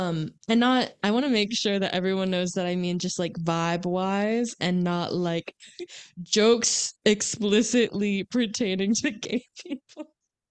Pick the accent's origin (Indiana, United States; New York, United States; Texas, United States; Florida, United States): Florida, United States; but it's lucky that we're from Florida, because imagine that you're not from Florida and you're watching this movie